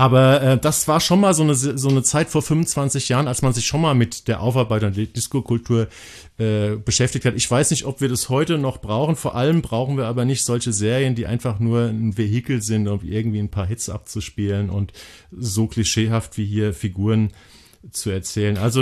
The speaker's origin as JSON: {"language": "German", "region": "Hesse", "country": "Germany", "said": "Ich komme aus Hessen."}